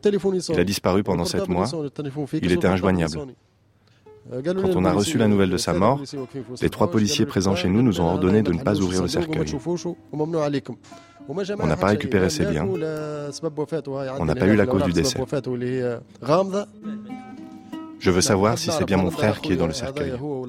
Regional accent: Ghardimaou, Jendouba, Tunisia; je suis de Rardimaou.

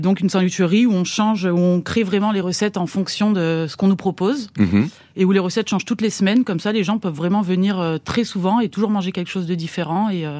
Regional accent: Provence-Alpes-Côte d'Azur, France; Moi, il faut savoir que je suis de Provence, donc voilà.

